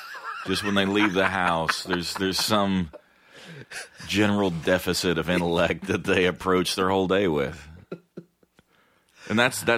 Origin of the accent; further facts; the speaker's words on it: United States; We're from America. We don't know how accents work.